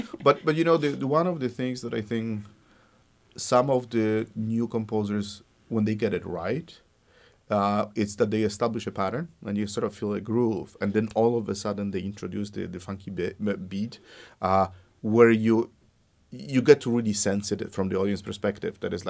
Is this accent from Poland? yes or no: yes; Poland; when I was growing up in Poland, you know, there's few composers that are world renowned